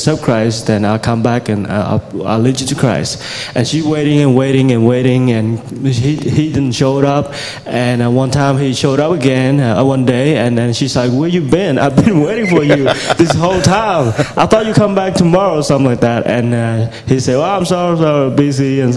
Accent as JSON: {"language": "English", "region": "Siem Reap", "country": "Cambodia", "tie": "born or raised there", "said": "Siem Reap is my hometown, and one of the villages that we are ministering to is my hometown."}